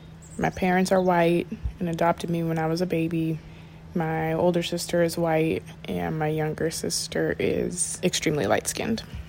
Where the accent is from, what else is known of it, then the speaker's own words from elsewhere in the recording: North Dakota, United States; born there; So I was born in North Dakota and I was adopted when I was about 6 weeks old.